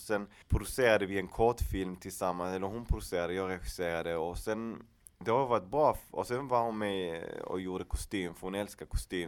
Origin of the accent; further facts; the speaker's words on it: Malmö, Skåne, Sweden; mina föräldrar är själv från Chile och jag är född och vuxen i Malmö.